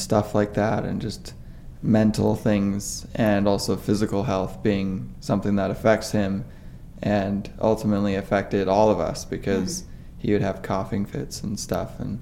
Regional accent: Denver, Colorado, United States; Yeah, I'm a dual citizen. So I was born in Denver, Colorado. Grew up there.

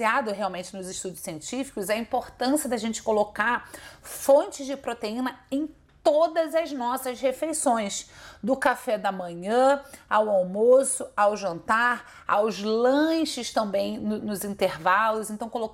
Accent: Rio de Janeiro, Brazil; Eu ia falar bolacha de arroz, mas como carioca eu vou evitar essa fadiga, tá?

